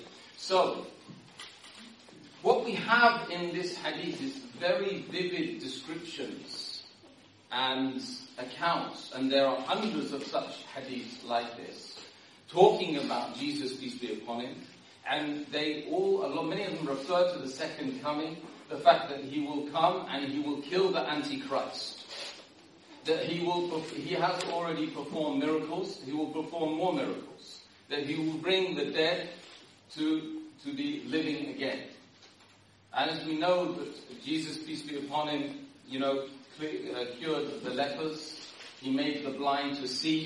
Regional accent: Ireland; Being Irish, I don't know why he's like this. Give me an Irish name, I'll remember it. Donegal, no problem.

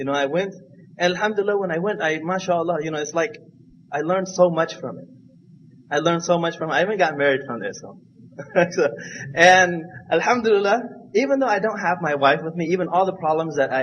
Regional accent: United States; And you know, growing up in America, and you're gonna go to Cambodia.

